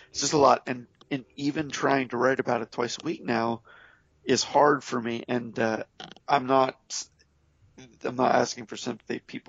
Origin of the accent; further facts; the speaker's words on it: Martha's Vineyard, Massachusetts, United States; this is like when I grew up in Martha's Vineyard